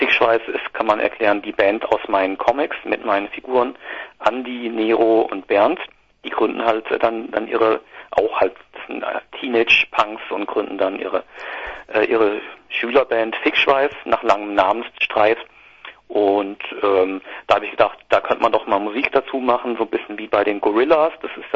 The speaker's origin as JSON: {"language": "German", "region": "Baden-Württemberg", "country": "Germany", "said": "ich komme so aus der Gegend zwischen Heidelberg und Heilbronn, war da in der Deutsch-Punk-Band"}